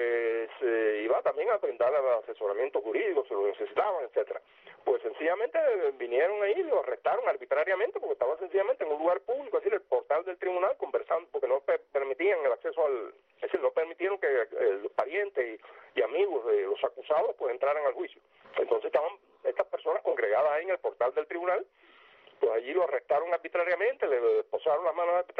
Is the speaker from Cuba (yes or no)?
yes; Cuba; nosotros tenemos, como cubanos, como ciudadanos que residimos aquí en esta isla